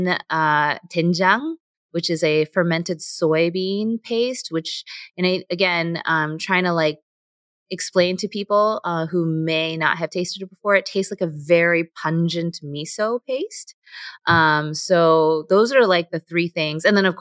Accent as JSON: {"language": "English", "country": "United States", "said": "So, I mean, I'm Korean American."}